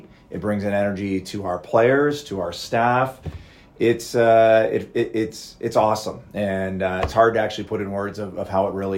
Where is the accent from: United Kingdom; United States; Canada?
Canada; Sarnia, Ontario; Yeah, I grew up in the Sarnia area